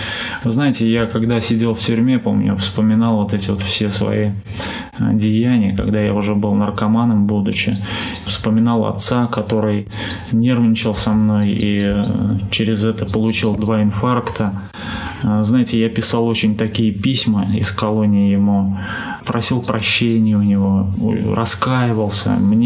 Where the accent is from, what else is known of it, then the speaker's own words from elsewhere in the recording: Saratov, Saratov Oblast, Russia; Потом в середине 90-х годов в нашем городе, я из Саратова, в нашем городе появились наркотики